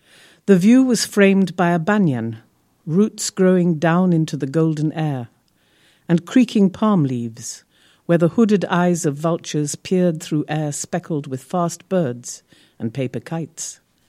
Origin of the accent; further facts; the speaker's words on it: India; I'm born and brought up in India, and it very much informs my thinking. I miss it very much.